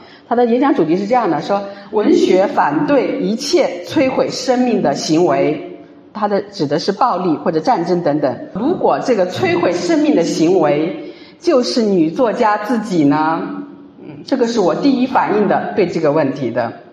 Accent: China; 就是说我们中国人见面的时候都会说你吃了吗？

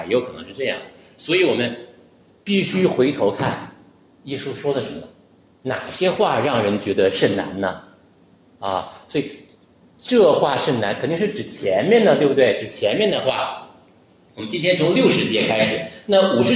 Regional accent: Shenyang, Liaoning, China; 一个沈阳的，我是沈阳人

